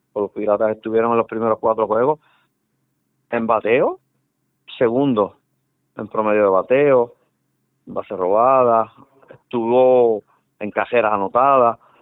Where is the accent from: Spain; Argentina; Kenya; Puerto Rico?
Puerto Rico; Cabo Rojo; soy de Cabo Rojo